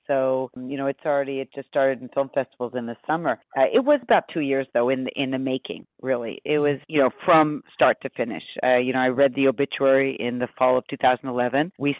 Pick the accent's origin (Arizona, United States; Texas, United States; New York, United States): Arizona, United States; We grew up in Arizona in a very non-Jewish neighborhood, and I don't think I really knew anything about the Holocaust growing up, not until later years.